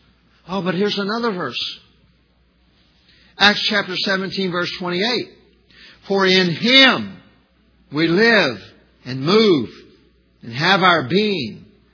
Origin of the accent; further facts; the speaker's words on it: Arkansas, United States; And then I come to Oregon and they frown upon just dumping it in your yard. Man, I was from Arkansas.